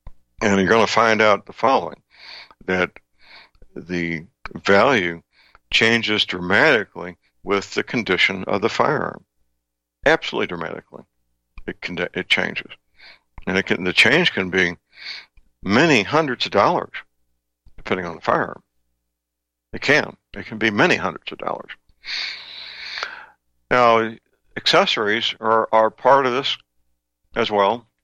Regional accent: St. Louis, Missouri, United States; Missouri History Museum in Forest Park in St. Louis, my hometown, for decades they had a excellent collection of 19th century, early 20th century firearms

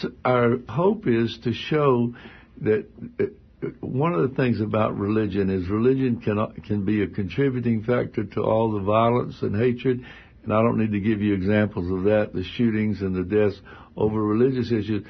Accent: Florida, United States; now in Durham, United States; I've lived in Durham the last 40 years, but I'm a native of Florida.

